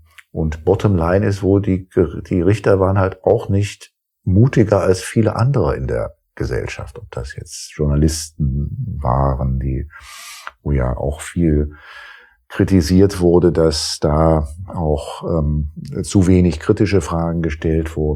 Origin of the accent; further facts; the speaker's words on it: Rhineland, Germany; dass ich irgendwie als Rheinländer, der ich ja ursprünglich bin, jetzt nicht zur Schwarzseherei neige